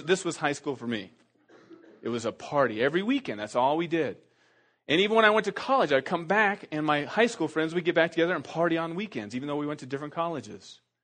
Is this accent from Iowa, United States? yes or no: yes; Iowa, United States; I'm from Iowa, I know that.